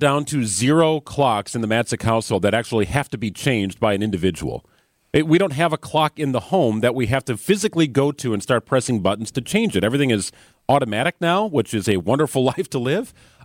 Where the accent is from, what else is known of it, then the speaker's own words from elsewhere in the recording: Milwaukee, Wisconsin, United States; through college and growing up in the Milwaukee area